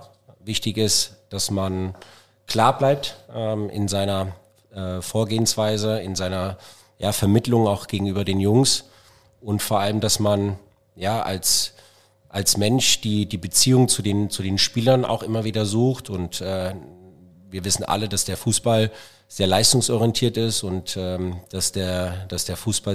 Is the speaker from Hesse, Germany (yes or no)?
yes; Wiesbaden, Hesse, Germany; mein Lebenslauf hier in Wiesbaden war natürlich geprägt davon, dass ich jetzt erstmal meine Kindheit in Auringen auch verbracht habe. Bin dann zur weiterführenden Schule nach Wiesbaden